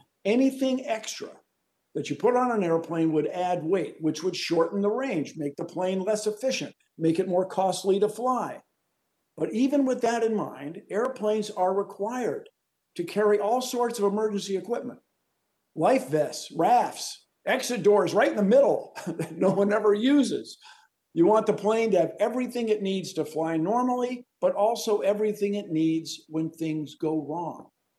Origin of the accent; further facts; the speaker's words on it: Washington, District of Columbia, United States; Now, as you may know, I grew up right here in Washington, D.C.